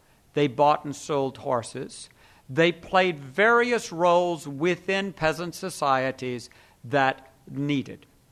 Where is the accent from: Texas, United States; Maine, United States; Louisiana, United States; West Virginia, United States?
Louisiana, United States; And I'm from the Deep South. I'm from Louisiana. And I recognize the rhetoric.